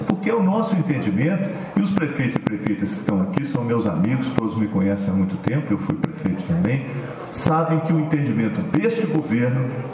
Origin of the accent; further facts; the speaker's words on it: Brazil; É natural, nós somos brasileiros, gostamos do nosso hino, gostamos do nosso país e fomos murmurando.